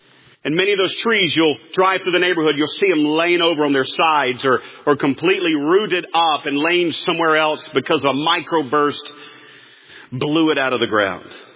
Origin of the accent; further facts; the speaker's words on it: North Carolina, United States; Here in Florida, where I was raised in North Carolina, we have grass.